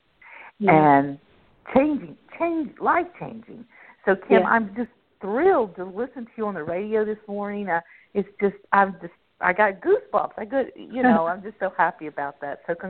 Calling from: Baltimore, Maryland, United States; I'm calling from Baltimore.

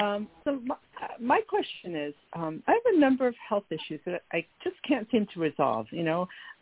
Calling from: New York, United States; from New York.

